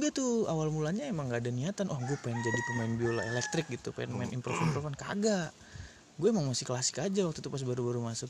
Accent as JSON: {"language": "Indonesian", "region": "Jakarta", "country": "Indonesia", "said": "Ya mungkin sebagian tahunnya gue dari Jakarta cok, bukan dari Jogja."}